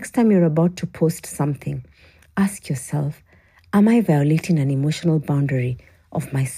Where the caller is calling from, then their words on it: Nairobi, Kenya; Here in Kenya, I'm shooting this from Nairobi, Kenya